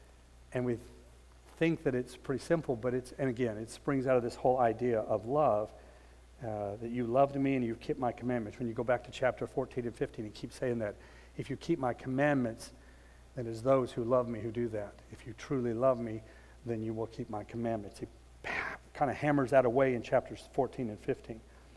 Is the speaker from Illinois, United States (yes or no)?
no; Houston, Texas, United States; He goes, yeah, I'm from Texas. I'm like, oh, that's wonderful. That's wonderful. We're the only two Texans in Africa at the time, I thought, you know. But immediately, and I told him, I'm from the Houston area, that kind of thing.